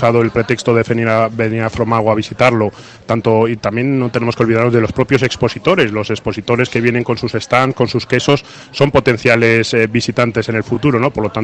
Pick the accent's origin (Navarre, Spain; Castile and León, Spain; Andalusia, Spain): Castile and León, Spain; Zamora; somos todos zamoranos